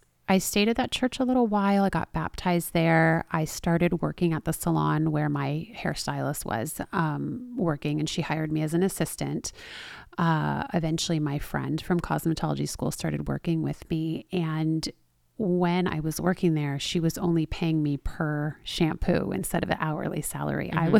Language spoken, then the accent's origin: English; Los Angeles, California, United States; I grew up in Los Angeles. I did forget to say that.